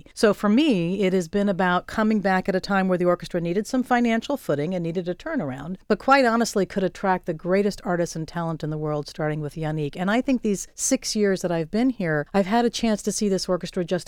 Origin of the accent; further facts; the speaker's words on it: Ohio, United States; I'm an Ohioan, and okay.